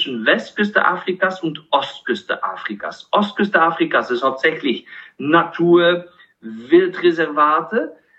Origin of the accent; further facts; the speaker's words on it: Kinshasa, DR Congo; moved away as an adult; weil ich aufgewachsen bin in Kinshasa, Zaire, was jetzt heutzutage als die Demokratische Republik Kongo bekannt ist. Aber ich habe von 1978 bis 1989 in Kinshasa gelebt.